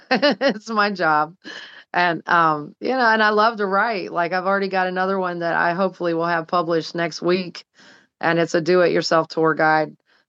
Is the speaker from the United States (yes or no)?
yes; St. Augustine, Florida, United States; also born or lived in Orlando; Actually, you know, I'm a St. Augustine native, and I was born and bred there. I was born in Orlando, but I was raised in St. Augustine.